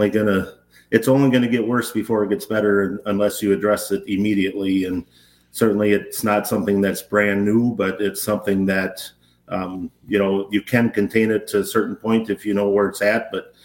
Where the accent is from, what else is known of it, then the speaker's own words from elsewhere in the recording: Cashton, Wisconsin, United States; if there's an outbreak in Cashton, Wisconsin, which is my hometown, of any kind of health concern